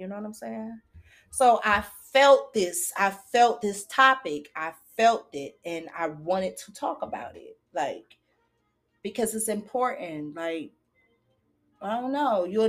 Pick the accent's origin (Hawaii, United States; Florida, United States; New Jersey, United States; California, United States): Florida, United States; Daytona Beach; also born or lived in Jacksonville; Sometimes I would be down there for a whole school year and go back home with my mom, which we are from Daytona. My dad is from Jacksonville. So I grew up with both sides.